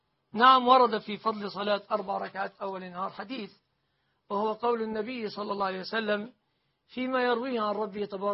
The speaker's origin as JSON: {"language": "Arabic", "country": "Egypt", "said": "بلادنا مصر"}